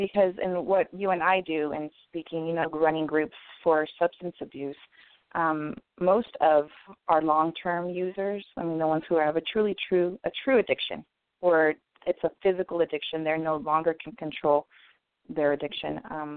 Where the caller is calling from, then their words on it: Nevada, United States; Hello, I'm calling in from Nevada, but I'm actually a social worker in California, in Orange County.